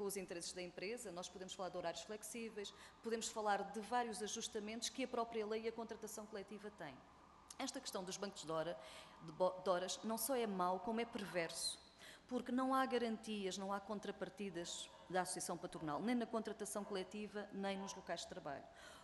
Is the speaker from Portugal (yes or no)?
yes; Alentejo, Portugal; Eu sou do Baixo Alentejo